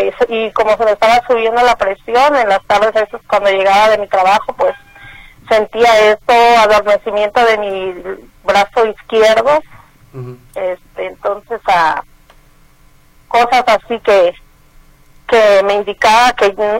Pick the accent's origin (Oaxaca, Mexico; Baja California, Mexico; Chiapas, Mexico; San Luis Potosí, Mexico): San Luis Potosí, Mexico; now in Dallas, United States; yo estoy aquí en Dallas, Texas, pero soy del estado de San Luis Potosí, de la Huasteca Potosina.